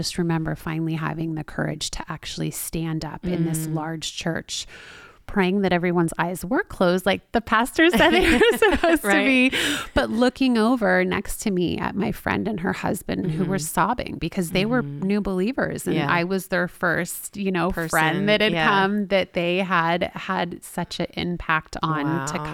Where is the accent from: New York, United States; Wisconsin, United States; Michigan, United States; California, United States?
California, United States; Los Angeles; I grew up in Los Angeles. I did forget to say that.